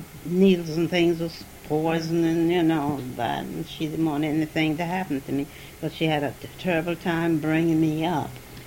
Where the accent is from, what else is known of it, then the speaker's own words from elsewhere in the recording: Winston-Salem, North Carolina, United States; born there; And I was born in Winston-Salem. 19 and 2.